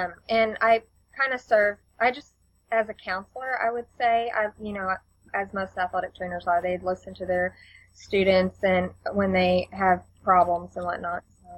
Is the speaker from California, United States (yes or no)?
no; Amarillo, Texas, United States; I am from Amarillo, Texas, which is in the Panhandle as well. And I went to Caprock High School there, and I moved to Abilene and graduated from Hardin-Simmons with an athletic training degree.